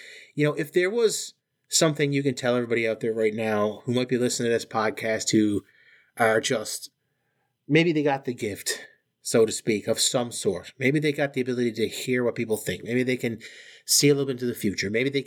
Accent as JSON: {"language": "English", "country": "Canada", "said": "I'm Canadian."}